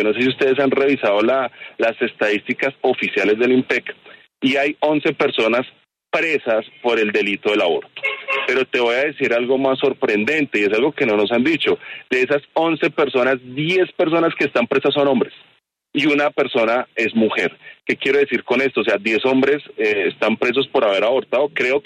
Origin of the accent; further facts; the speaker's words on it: Bogotá, Colombia; yo que crecí en Ciudad Bolívar, y eso es algo que no me avergüenzo